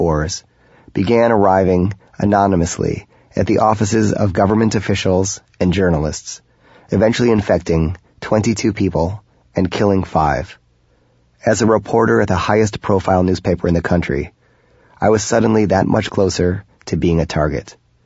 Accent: Northern United States, United States; After all, growing up in the North, we never thought of ourselves as Northerners. We were simply Americans.

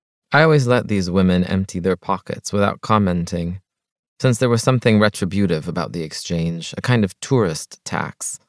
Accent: Shubrakhit, Beheira, Egypt; English is a second language; I was born and raised in Shubrakhit Beheira, a small farming village of mulberry trees and bicycles, kite wars, stacks of rice grass piled 3 stories high, 90 kilometers from Alexandria.

